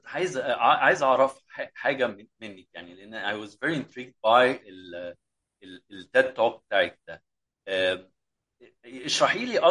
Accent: Egypt; لما كنت بره مصر كنت harassed discriminated bullied عشان انا مصري وعربي، كنت جوه مصر

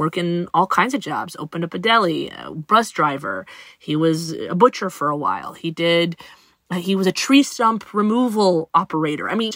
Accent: Huntsville, Alabama, United States; I think that that resiliency, it was very important to me because I grew up in Alabama.

